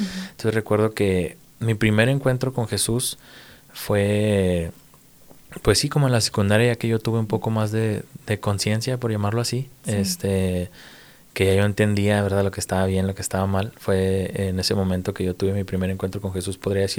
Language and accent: Spanish; Ciudad Juárez, Chihuahua, Mexico; Soy de Ciudad Juárez, Chihuahua, de México, obviamente. Uh-huh. Soy de diciembre y... pues sí, vengo de Ciudad Juárez, de una de las ciudades más bonitas.